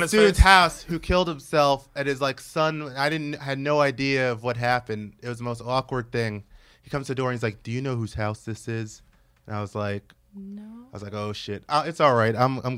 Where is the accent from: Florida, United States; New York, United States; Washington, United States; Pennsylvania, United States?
New York, United States; Brooklyn; No, I'm from Brooklyn. Oh. I went to school in Texas.